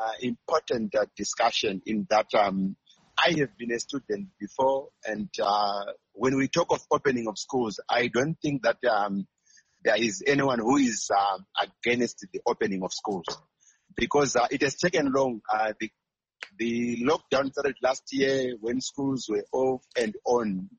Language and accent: English; Chipinge, Manicaland, Zimbabwe; now in Chisumbanja, Zimbabwe; I'm speaking from Chisumbanja, I'm from Chipinge.